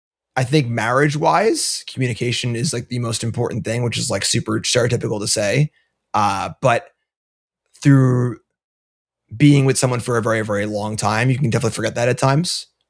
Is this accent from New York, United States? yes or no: yes; New York, United States; I'll say Knicks in 7. I am from New York.